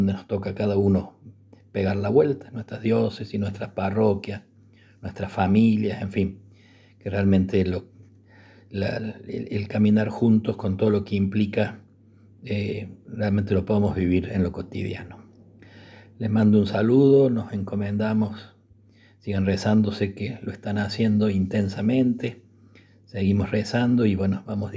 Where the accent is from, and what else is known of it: Argentina